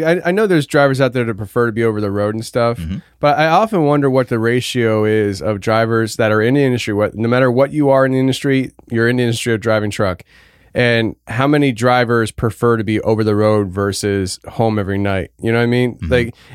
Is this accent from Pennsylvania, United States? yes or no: yes; Pennsylvania, United States; I grew up in Pennsylvania. I don't know these things.